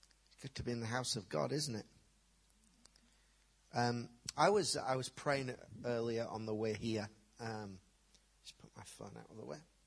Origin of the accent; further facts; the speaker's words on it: Yorkshire and the Humber, United Kingdom; now in East Yorkshire, United Kingdom; I'm from East Yorkshire. Well, from South Yorkshire originally. Now live in East Yorkshire.